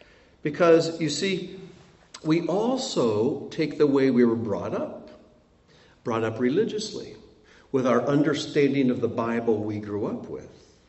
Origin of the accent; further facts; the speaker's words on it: United States; I'm raised in the 20th and 21st century in the United States of America as an English speaker.